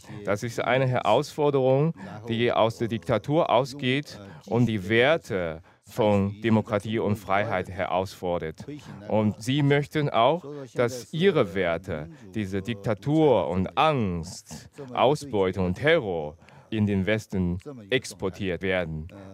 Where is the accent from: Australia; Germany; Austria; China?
China; Sichuan; moved away; Aber ich vermisse meine Heimat Sichuan und ich vermisse die schöne Sichuan-Küche und dann auch die hochprozentige Alkohol aus Sichuan.